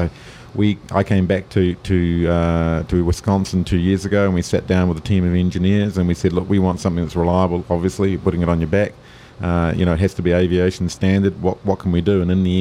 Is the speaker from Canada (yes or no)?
no; New Zealand; And we're from New Zealand. We don't get the New York Times.